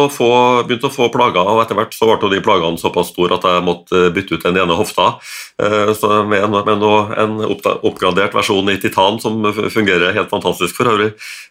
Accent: Levanger, Trøndelag, Norway; jeg født og oppvokst på Levanger i det som het for Nord-Trøndelag før

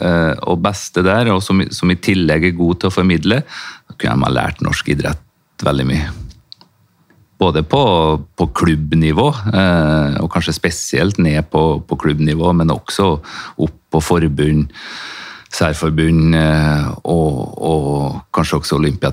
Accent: Rennebu, Trøndelag, Norway; det er meg i Rennebu kommune da, som er hjemkommunen min, som er da 8-9 mil sør for Trondheim her. En liten fjellbygd. Der Berkåk er kommunesenteret da, i Rennebu kommune. Dit kom mine foreldre i 1968 kanskje

